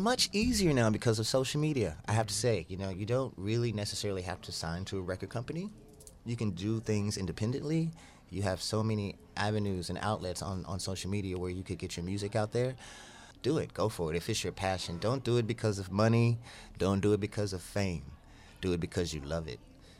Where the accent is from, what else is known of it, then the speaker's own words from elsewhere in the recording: Texas, United States; I'm from Texas, and I've been singing since I was 3.